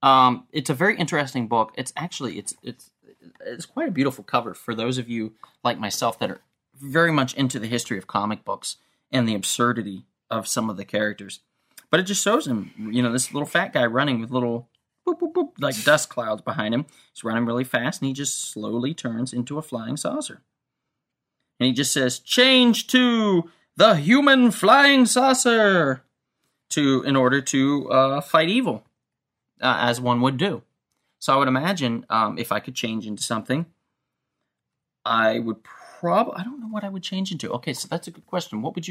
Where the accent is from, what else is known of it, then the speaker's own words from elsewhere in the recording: Los Angeles, California, United States; Growing up in Los Angeles here and trying to make it in the show business